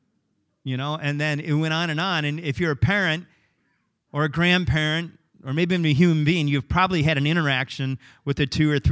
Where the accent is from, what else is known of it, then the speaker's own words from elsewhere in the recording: England, United Kingdom; I can't say Lancaster right, but I'm English, and that's okay